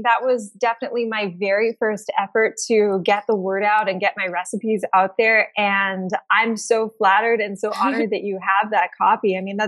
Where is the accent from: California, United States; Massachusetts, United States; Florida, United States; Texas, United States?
California, United States; Los Angeles; because I'm from Los Angeles, born and raised